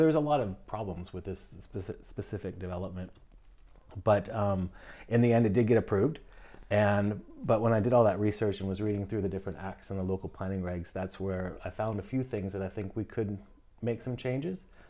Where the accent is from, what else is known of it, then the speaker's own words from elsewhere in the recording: Washington, United States; now in Australia; Well, prior to living in Australia, I hailed from Seattle, Washington State. I grew up in the Rocky Mountains in the eastern part of the state, in a little town that no one's ever heard of.